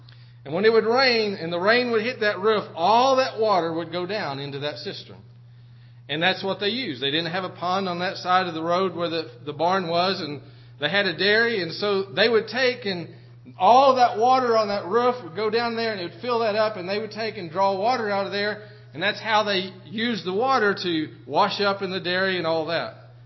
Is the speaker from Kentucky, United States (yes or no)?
yes; Kentucky, United States; moved away; On the last farm that I grew up on there in Kentucky before I left home, Dad had a barn